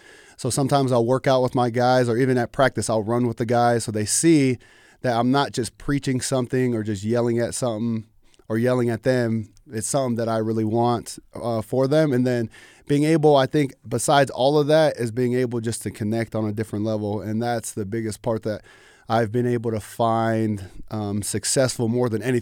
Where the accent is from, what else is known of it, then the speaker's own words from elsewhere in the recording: Anaheim, California, United States; also born or lived in Santa Ana; we grew up in Anaheim, California. My junior or senior year, we ended up moving to Santa Ana, California, which is about 10 minutes away, so still in Orange County.